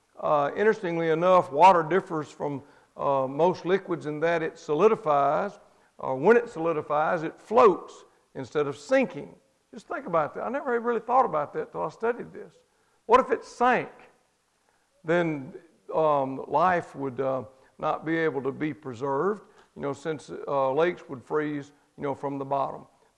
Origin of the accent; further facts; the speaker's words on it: Mississippi, United States; I'm from Mississippi. Things are pretty simple for me, okay?